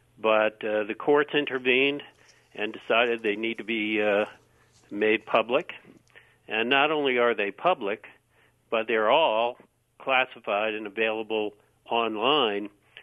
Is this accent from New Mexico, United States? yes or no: no; Takoma Park, Maryland, United States; In the state of Maryland, in my hometown area, state police investigators began infiltrating anti-war groups in Tacoma Park, Maryland.